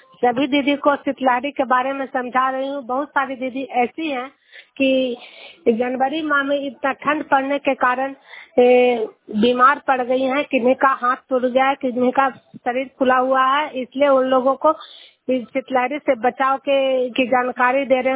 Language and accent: Hindi; Juniyar, Bihar, India; मैं नालंदा जिला हिलसा प्रखंड जुनियार गांव की निवासी हूँ